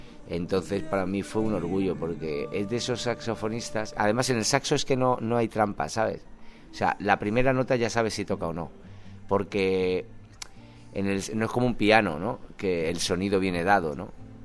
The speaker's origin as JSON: {"language": "Spanish", "town": "Huelva", "region": "Andalusia", "country": "Spain", "tie": "born or raised there", "said": "pero es que en mi tierra, en Huelva"}